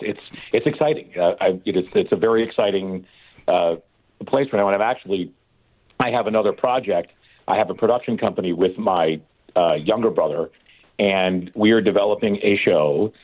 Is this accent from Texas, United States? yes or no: no; Chicago, Illinois, United States; Chicago, which is my hometown and where I grew up